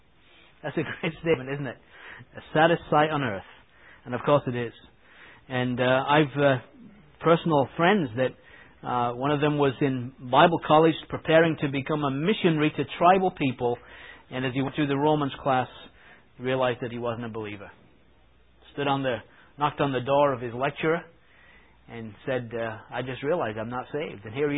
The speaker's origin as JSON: {"language": "English", "region": "England", "country": "United Kingdom", "tie": "born or raised there", "said": "And certainly, growing up in England"}